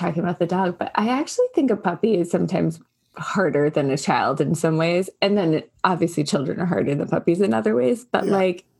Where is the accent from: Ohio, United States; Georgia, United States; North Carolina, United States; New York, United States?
New York, United States; I'm also a New Yorker. But now I live in the Midwest, and so maybe the Midwest has rubbed off of me.